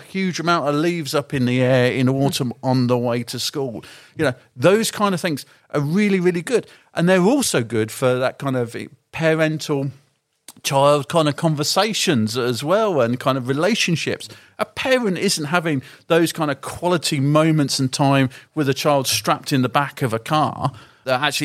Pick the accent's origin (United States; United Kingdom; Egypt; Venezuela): United Kingdom; England; now in London, United Kingdom; when I first moved to London, I'm not a natural Londoner. I'm from the Shires.